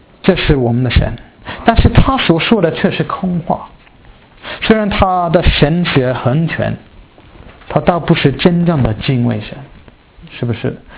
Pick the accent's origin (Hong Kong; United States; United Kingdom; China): United Kingdom; Chinese is a second language; 我们英国人绝对不行了。